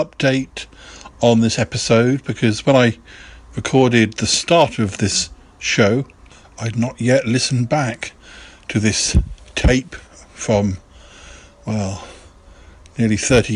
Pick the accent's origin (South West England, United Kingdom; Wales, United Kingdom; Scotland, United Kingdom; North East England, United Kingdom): South West England, United Kingdom; Salisbury; although it's not too far from Salisbury, my hometown, it's not that great to get to unless you've got a car